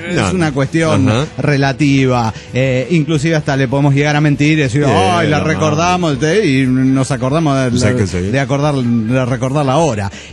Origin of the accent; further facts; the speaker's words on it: Mexico City, Mexico; Soy el Tacuben del DF mexicano.